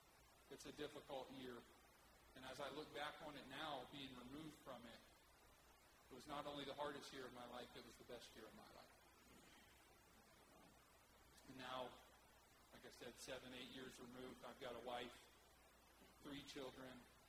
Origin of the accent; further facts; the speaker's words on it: Tulsa, Oklahoma, United States; A little backstory on me: I grew up in Tulsa, Oklahoma, a long ways from here.